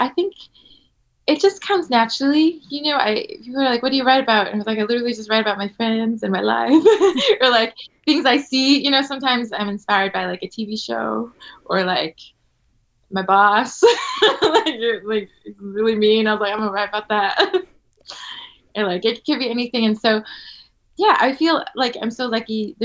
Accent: California, United States; Actually, I grew up in the Bay Area, and I played piano and trumpet in orchestras and jazz bands

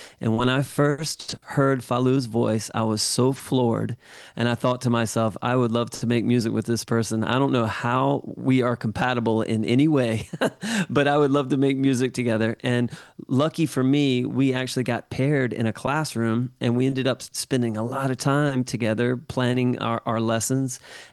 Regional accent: Anderson, South Carolina, United States; I'm from Anderson, South Carolina.

